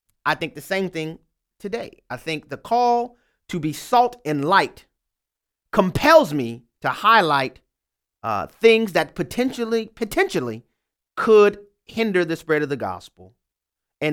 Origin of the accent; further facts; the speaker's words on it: Louisiana, United States; We'll go first to my home state of Louisiana, the boot where David is there.